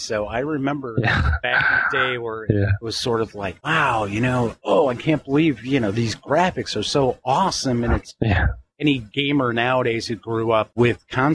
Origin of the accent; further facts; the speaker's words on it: Chicago, Illinois, United States; Which, yeah, I'm from Chicago originally, so that doesn't bother me